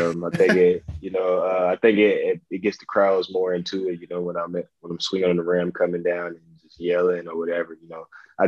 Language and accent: English; Birmingham, Alabama, United States; it was actually very interesting for me because it was in my hometown. You know, I got to play in front of family for about 2 years.